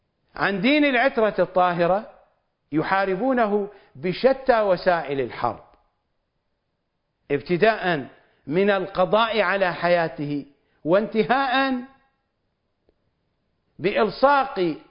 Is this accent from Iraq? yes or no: yes; Iraq; أنا لا أستطيع أن أذهب إلى بلدي وأنا عراقي من الطرفين، أبي عراقي عربي وأمي عراقية عربية، لا أستطيع أن أذهب إلى بلدي.